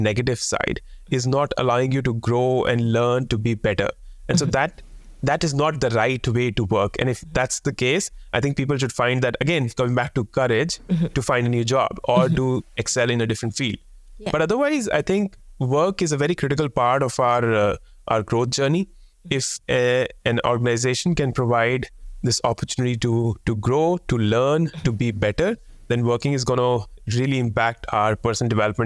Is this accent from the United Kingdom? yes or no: no; India; now in Melbourne, Australia; I come from India. We've recently moved here to Melbourne.